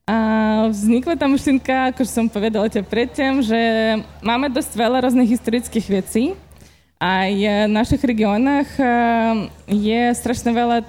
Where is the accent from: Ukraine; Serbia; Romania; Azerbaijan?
Ukraine; Slovak is a second language; now in Slovakia; Ja som z Ukrajiny, takže môžem robiť nejaké chyby, tak prepáčte za moju slovenčinu